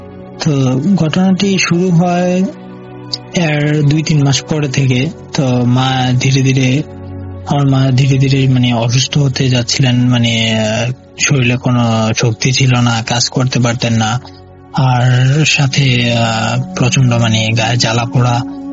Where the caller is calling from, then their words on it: Comilla, Chittagong Division, Bangladesh; কুমিল্লা জেলার কোনায় গ্রাম থেকে বলছি।